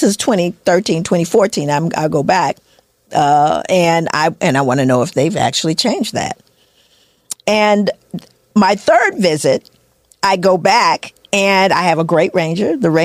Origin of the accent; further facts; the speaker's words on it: Los Angeles, California, United States; I'm not scared. I'm from South Central.